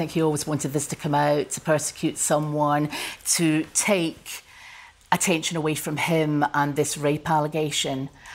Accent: Scotland, United Kingdom; We're both Scottish.

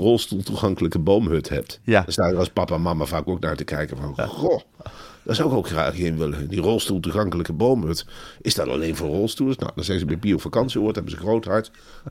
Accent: Arnhem, Gelderland, Netherlands; en daar moet ik als Arnhemmer, ik hoef het woord alleen maar te horen, dan word ik helemaal warm

